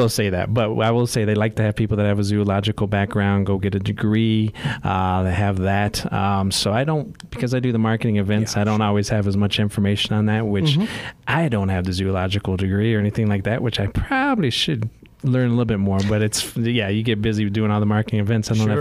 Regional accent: Michigan, United States; now in Phoenix, United States; I come from Michigan, we don't have those things.

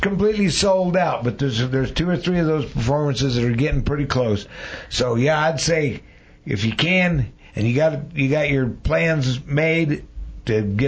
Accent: Prescott, Arizona, United States; And I was raised here in Prescott, Arizona, born and raised here, and I used to go to the rodeo with my godmother and my mom and dad and everybody.

